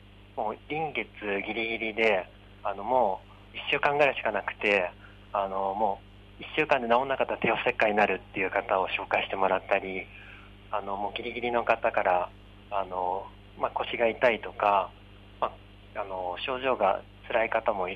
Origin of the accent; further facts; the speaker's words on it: Chofu, Tokyo, Japan; 生まれも育ちも調布生まれで、 … 毛利元就に仕えてたみたいで、今だと島根県の方に名前としてはあるみたいです。